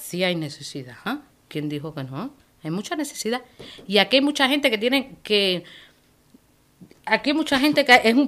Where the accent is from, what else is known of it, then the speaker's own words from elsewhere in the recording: Cuba; now in Spain; a mí me dicen de vivir en Cuba, chapo, yo sí me voy a vivir en mi país, mi tierra.